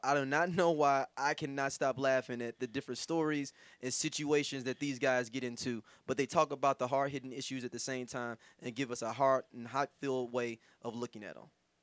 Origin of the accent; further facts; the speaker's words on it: Missouri, United States; Missouri, stand up. Dudes from my state helping put my home state on, cuz you know it.